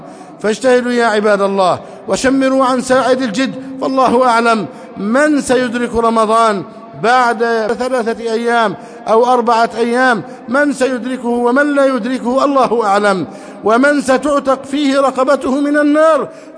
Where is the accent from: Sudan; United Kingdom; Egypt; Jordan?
Egypt; اللهم احفظ بلدنا مصر أمنا أمانا سخاء رخاء